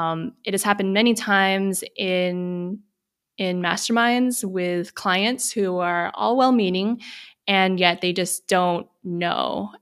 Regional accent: United States; So when folks think that like I, as a Filipino American, is not a POC, it is really hurtful

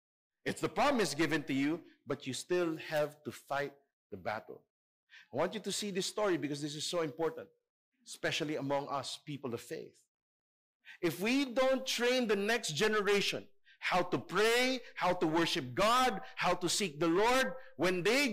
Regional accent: Manila, Metro Manila, Philippines; We grew up in Divisoria. Our parents showed us how to make money. That's just part of Asian culture.

